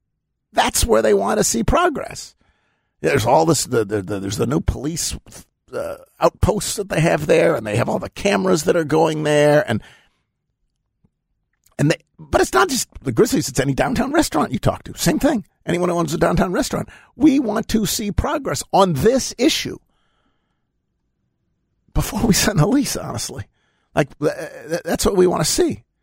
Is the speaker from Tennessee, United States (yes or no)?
yes; Memphis, Tennessee, United States; I'm out there and I'll say it. I'm from Memphis.